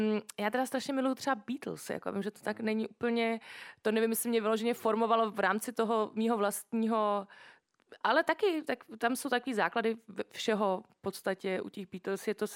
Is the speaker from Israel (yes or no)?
no; Germany; když jsem vyrůstala v Německu, tak tam ta anglická hudba byla poměrně populární